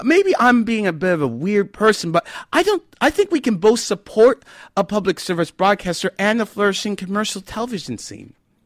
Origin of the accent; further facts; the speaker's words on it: United States; Now, I'm American. I don't know if you know that. I'm American. Now, I'm actually quite proud to be American